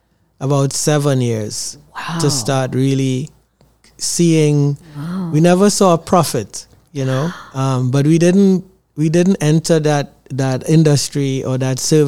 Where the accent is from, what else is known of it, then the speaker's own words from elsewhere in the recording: Trinidad & Tobago; I'm from Trinidad and Tobago and we were raised with elders, and we have a disposition where we don't quit.